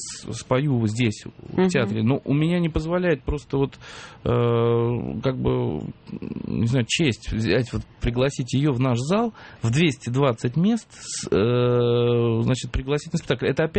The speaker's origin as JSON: {"language": "Russian", "country": "Russia", "moved": "yes", "said": "Я из России приехал мальчишка туда, к ним, в их рынок."}